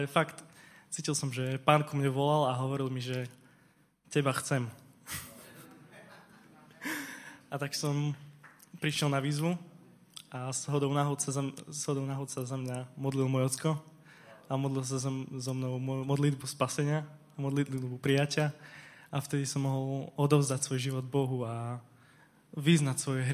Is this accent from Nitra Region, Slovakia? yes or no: no; Košice, Košice Region, Slovakia; mám 18 rokov a pochádzam z Košíc.